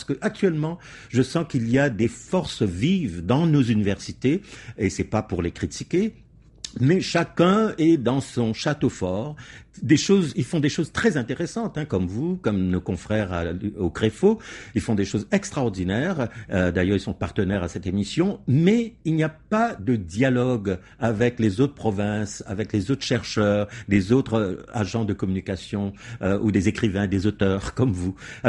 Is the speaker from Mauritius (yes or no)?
yes; Mauritius; Alors, en tant que mauricien, je l'ai rencontré à quelques reprises.